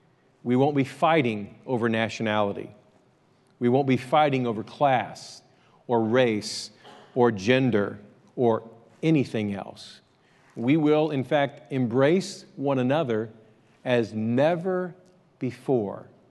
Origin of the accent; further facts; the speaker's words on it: United States; born there; I was born in America to a family by the name of … I speak English.